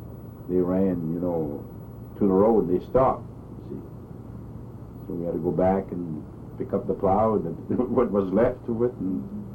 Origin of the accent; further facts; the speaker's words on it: St. David, Maine, United States; also born or lived in Senegat; I was born in Senegat, Maine, and I lived there for 4 years. I was born in 1910. Then we moved to San David, a farm that my dad had bought from Arthur Daigle.